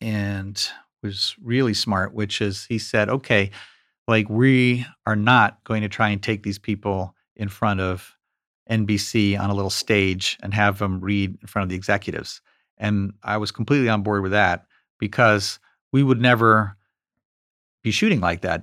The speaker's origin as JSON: {"language": "English", "region": "New York", "country": "United States", "tie": "born or raised there", "said": "it was sort of based on me growing up in New York."}